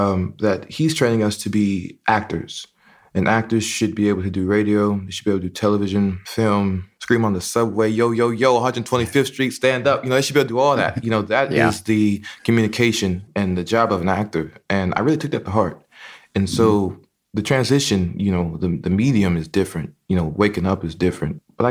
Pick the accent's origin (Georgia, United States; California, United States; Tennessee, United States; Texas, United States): Texas, United States; I'm a Texan. That's where I'm from.